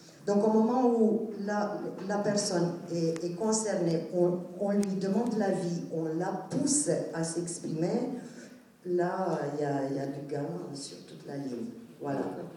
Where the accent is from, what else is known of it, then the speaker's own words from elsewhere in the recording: Romania; Je suis roumaine d'origine.